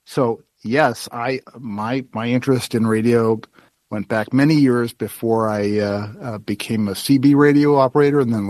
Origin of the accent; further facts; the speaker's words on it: Los Angeles, California, United States; Well, actually, I grew up in West Side. I went to Clover Avenue Elementary School, then Palms Junior, and then Hamilton High School.